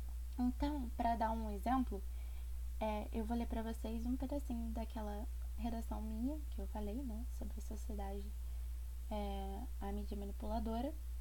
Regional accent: Rio de Janeiro, Brazil; nós, eu e a Ana, somos do Rio de Janeiro

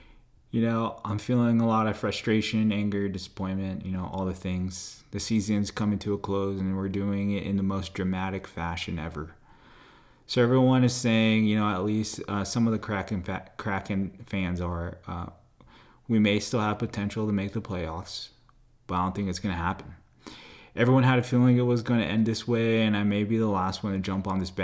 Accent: Hawaii, United States; You know, growing up in Hawaii, you never had hockey

